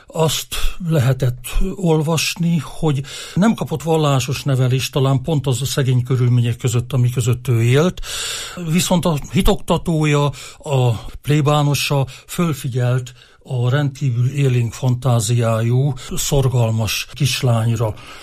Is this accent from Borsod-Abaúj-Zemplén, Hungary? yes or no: yes; Mezőkövesd, Borsod-Abaúj-Zemplén, Hungary; Mert én ugye mezőkövesdi vagyok születésileg, és ott nevelkedtem